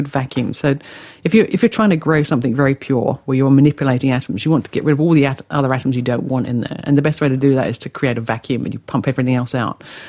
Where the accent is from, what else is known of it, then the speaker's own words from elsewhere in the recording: England, United Kingdom; now in Australia; I grew up in England and, I went to a very good university. I worked as a researcher in Cambridge